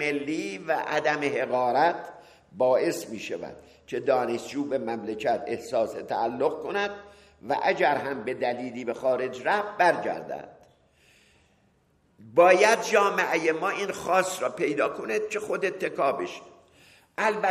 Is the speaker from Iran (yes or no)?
yes; Iran; گفتم ایرانی.